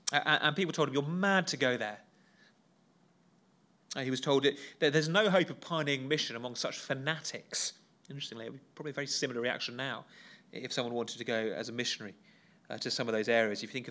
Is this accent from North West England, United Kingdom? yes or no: no; South West England, United Kingdom; I grew up in Dorset, in kind of proper rural little village, back end of nowhere